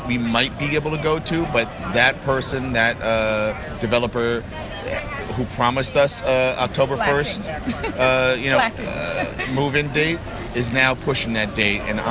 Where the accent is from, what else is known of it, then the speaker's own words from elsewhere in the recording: Manhattan, New York, United States; I was born and raised in Manhattan, and I moved to Brooklyn because it was cheaper.